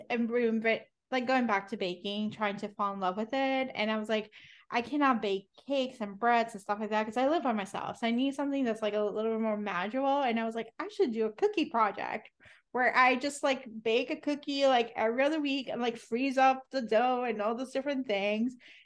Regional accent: Puerto Rico; I went from Puerto Rico to Syracuse thinking the pictures look really pretty on the snow.

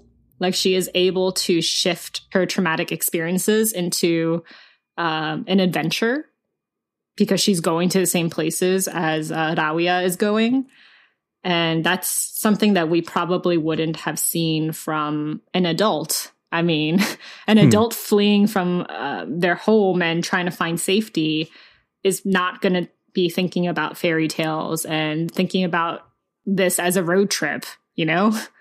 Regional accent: United States; people could probably pick up on the fact immediately that I'm American. And it's like you're Korean, but you're not considered Korean.

